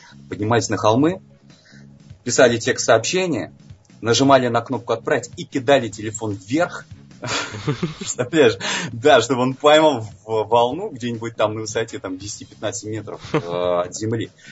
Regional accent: Saint Petersburg, Russia; Я петербуржец.

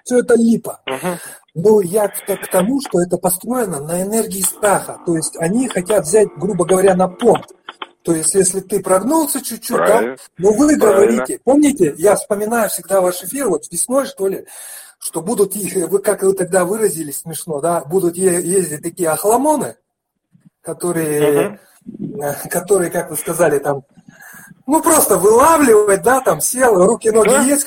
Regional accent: Chelyabinsk Oblast, Russia; здесь живу я в Челябинске, а вообще я родом с Челябинской области, тут не так далеко, 100 километров, как бы.

